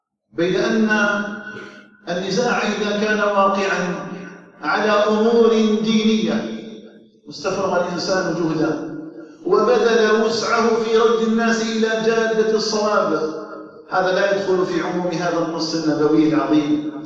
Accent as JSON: {"language": "Arabic", "country": "Algeria", "said": "أن تجعل بلدنا الجزائر آمنا مطمئنا وسائر بلاد"}